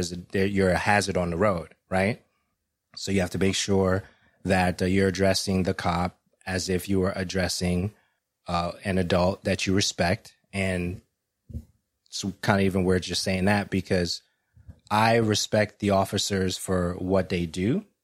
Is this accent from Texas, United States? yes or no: no; Brooklyn, New York, United States; growing up in Brooklyn, it was a chaos time. It was the 80s